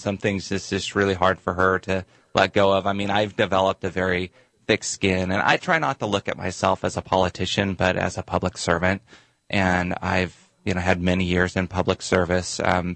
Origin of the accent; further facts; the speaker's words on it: Wenatchee, Washington, United States; also born or lived in Spokane; Well, I was born just outside Spokane, but I was raised right here in Wenatchee. So I'm proud to have all my upbringing right here in Wenatchee.